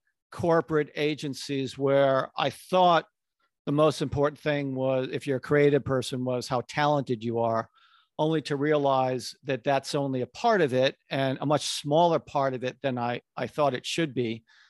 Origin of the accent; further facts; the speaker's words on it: Connecticut, United States; I'm not a city guy. I grew up in Connecticut in a very bucolic environment, very laid back, and I was a very shy, introverted kid.